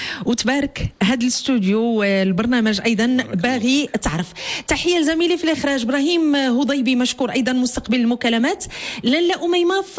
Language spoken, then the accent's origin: Arabic; Morocco; كاين تضامن بيناتنا كمغاربة